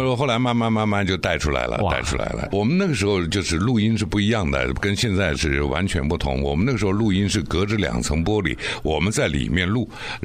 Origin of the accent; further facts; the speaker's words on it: Taiwan; 我在台湾长大，我是眷村的孩子。我们那个村子非常有名，叫44东村。